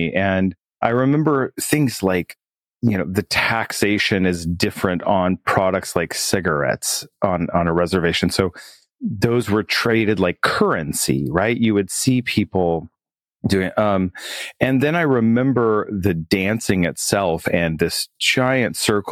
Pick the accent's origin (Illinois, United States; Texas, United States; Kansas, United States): Kansas, United States; I grew up in Kansas, and both sides of my family were from Kansas and Oklahoma.